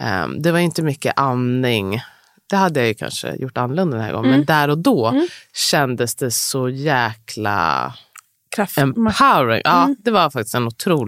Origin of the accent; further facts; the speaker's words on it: Stockholm, Stockholm County, Sweden; vi är uppvuxna i, inte bara i stan, men på Östermalm. Det är också speciellt, alltså vara svart och växa upp på Östermalm.